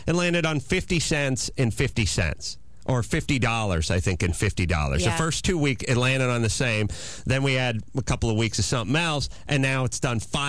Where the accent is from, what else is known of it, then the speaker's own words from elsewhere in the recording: North Hollywood, California, United States; Well, there you go. I'm from North Hollywood, and guess what high school I went to?